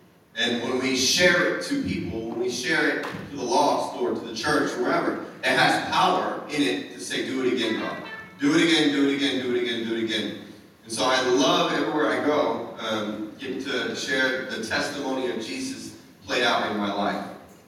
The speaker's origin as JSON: {"language": "English", "region": "Hawaii", "country": "United States", "tie": "born or raised there", "moved": "yes", "said": "I moved from Hawaii, which was extremely hard. I was raised in Hawaii, brought up in a military home, and my dad retired there. So coming to Pennsylvania in and of itself was hard in the beginning"}